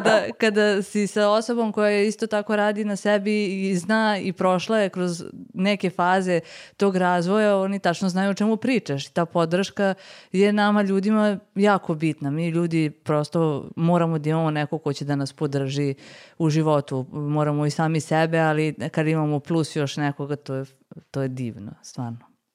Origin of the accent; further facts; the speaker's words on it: Pančevo, Vojvodina, Serbia; pošto su kod nas u Pančevo sad postaje jedan onako velegrad